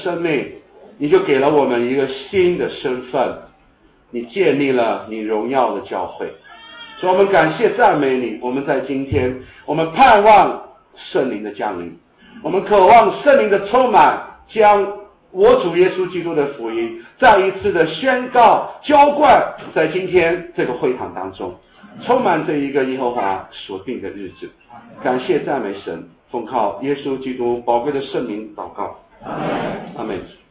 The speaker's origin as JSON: {"language": "Chinese", "country": "China", "said": "我们中国人传统的观念叫做什么？"}